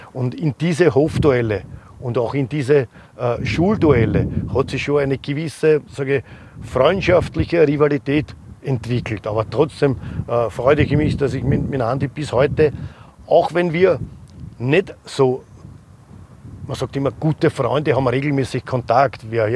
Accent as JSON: {"language": "German", "town": "Jedlersee", "region": "Vienna", "country": "Austria", "said": "und ich komme aus Jedlersee."}